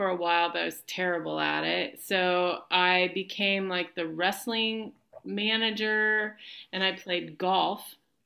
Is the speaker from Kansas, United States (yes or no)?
yes; Augusta, Kansas, United States; also born or lived in Pittsburg, Kansas; I was born in Pittsburgh, Kansas, and moved around a little bit, landed in Augusta, Kansas for fifth grade, and I graduated from Augusta High School.